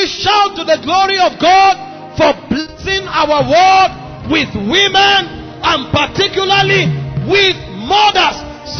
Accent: Otukpa, Benue, Nigeria; In my village where I come from Otukpa in Benue State.

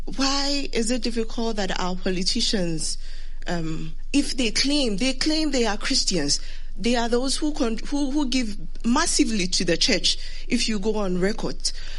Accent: Ghana; I'm a doctor from Ghana, and I'm doing my master's here in global health.

